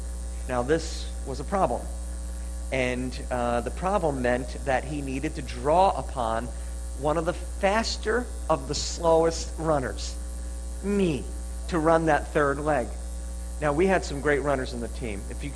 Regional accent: Huntington, United States; I had never lived anywhere more than 5 miles from where I was born in Huntington.

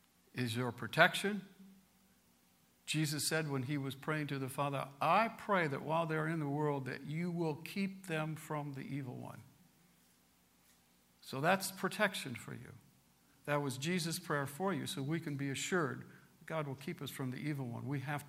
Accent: United States; Why? Because I'm an American. Not just an American.

